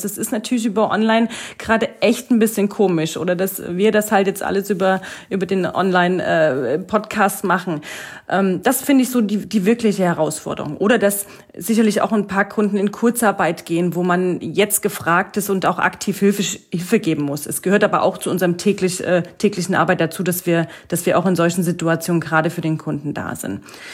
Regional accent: East Germany, Germany; ich bin eigentlich ein Ossi-Mädel und ich komm ursprünglich aus dem Osten und man hatte nie viel und man ist eigentlich auch sehr sicherheitsbewusst und sehr sparsam.

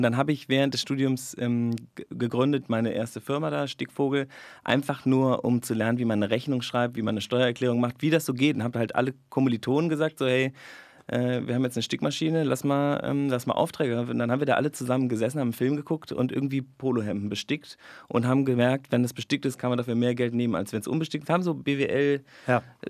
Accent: Hamburg, Germany; born there; ich bin in Hamburg geboren

